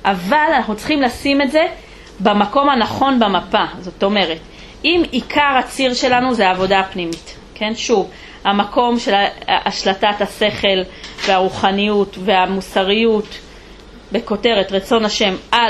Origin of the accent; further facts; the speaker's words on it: Jerusalem, Jerusalem District, Israel; also born or lived in United States; אני באתי מירושלים, אמרתי לכם, היה לנו גם כמה שנים בארצות הברית